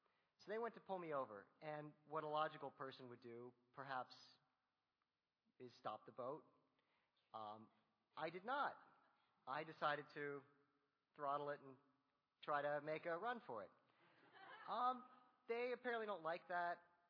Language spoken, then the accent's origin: English; Naples, Florida, United States; I grew up in Naples, South Florida.